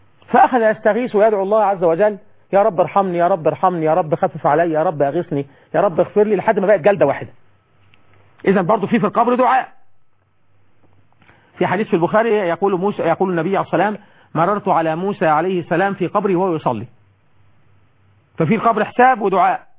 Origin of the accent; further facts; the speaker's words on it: Egypt; ولحد عندنا في مصر بالرغم من الكلام ده كله